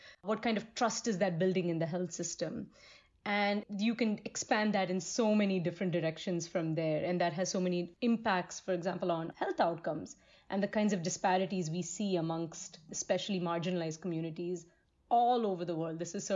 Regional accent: India; So I grew up in India. I grew up in a family of doctors.

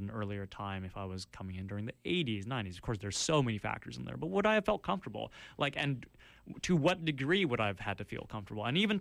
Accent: Richmond, British Columbia, Canada; in Richmond, I grew up in Richmond, there's such a, like, racist culture there

